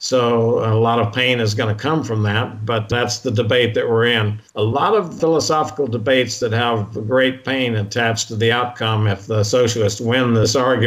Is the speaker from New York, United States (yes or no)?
no; Hobbs, New Mexico, United States; My dad was in the oil field. I grew up in Hobbs in the oil field.